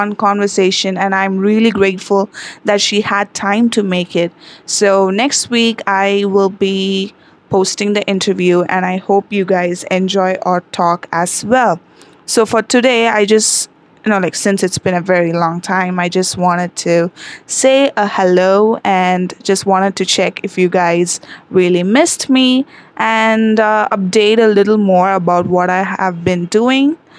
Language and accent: English; India; I am from India.